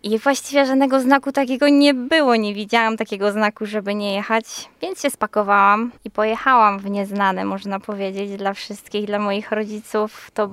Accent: Radom, Masovian Voivodeship, Poland; moved away as an adult; also born or lived in Lublin; now in Greater Poland, Poland; pochodzę z okolic Radomia, studiowałam i mieszkałam 10 lat w Lublinie i właśnie trafiła się okazja, żeby przyjechać do Wielkopolski do pracy.

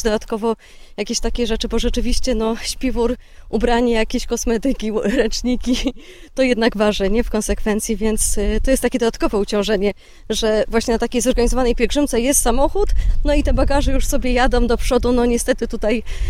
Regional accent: Pleszew, Greater Poland Voivodeship, Poland; mimo że ja pochodzę z Pleszewa, to jest blisko

